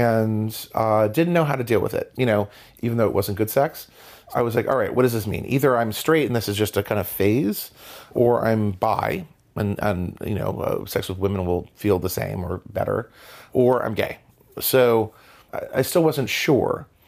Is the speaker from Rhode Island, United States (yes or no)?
yes; Providence, Rhode Island, United States; age 48. I grew up in Providence, Rhode Island. It's a university town, Brown and RISD.